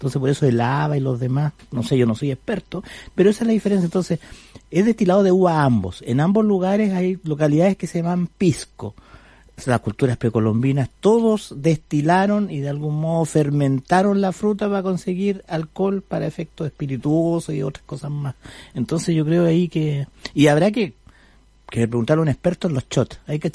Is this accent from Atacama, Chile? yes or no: yes; Vallenar, Atacama, Chile; Sí, yo me crié en la adolescencia en Vallenar, Valle del Huasco.